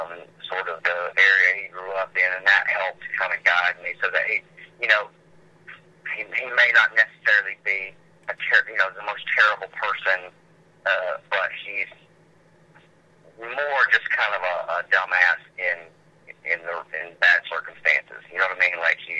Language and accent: English; Macon, Georgia, United States; I grew up in outside of Macon, Georgia.